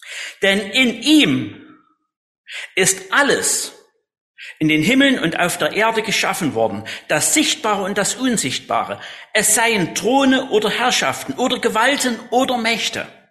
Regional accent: Thierfeld, Saxony, Germany; Ich bin in Tierfeld aufgewachsen und in Hardenstein zur Schule gegangen.

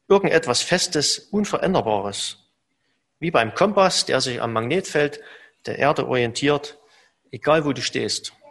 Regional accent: Germany; Ich habe ja einen Großteil noch meiner Kindheit noch in der DDR verbracht

